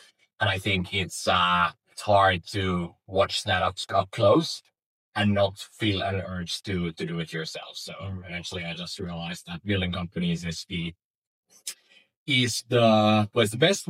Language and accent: English; Finland; I was born and raised in Finland, we're in Helsinki or Espoo now.